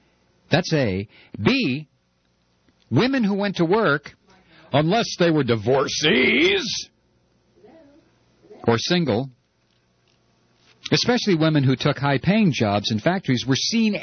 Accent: Toledo, Ohio, United States; Of course, I grew up in Toledo, Ohio. Blue-collar, unionized city.

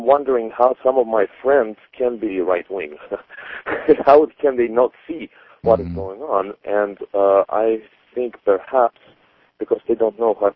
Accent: Russia; now in United States; growing up in Russia, for us, America was always, perhaps illusionary, but it was always this beacon on the hill

